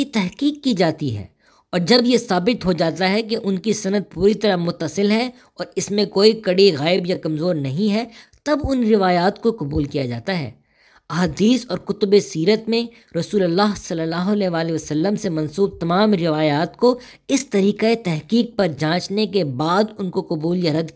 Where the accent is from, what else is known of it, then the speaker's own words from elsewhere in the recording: Delhi, India; also born or lived in Hyderabad; نہیں، میں اصل میں دہلی کا رہنے والا ہوں، اور میں نے تعلیم حیدرآباد دکن میں پائی۔